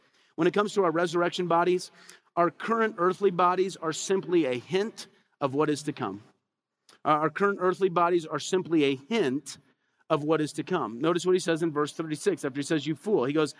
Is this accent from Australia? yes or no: no; Illinois, United States; I was raised in Illinois. I mean, farmers were always like, it's got to be knee-high by the 4th of July to be good.